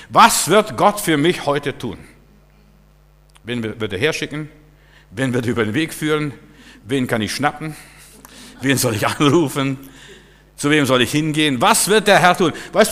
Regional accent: Germany; Ich sagte, aus Deutschland, ich bin Pastor.

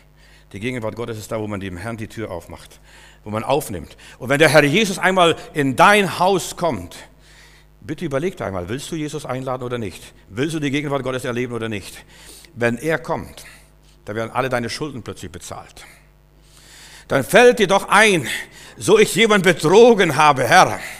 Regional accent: Klaipėda County, Lithuania; Meine Familie, als wir in Litauen waren, wo ich herkomme, meine Familie war so verblüfft. Die Störche bauen überall Neste. Bei uns also war Störchegebiet, also diese Windenburger Ecke, war Störchegebiet.

